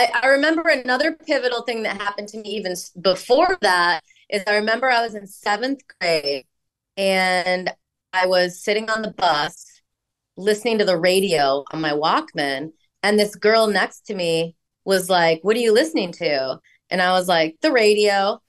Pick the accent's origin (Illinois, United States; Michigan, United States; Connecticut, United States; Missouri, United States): Illinois, United States; For me, like when I grew up in Illinois, and basically, you know, I'd work in a grocery store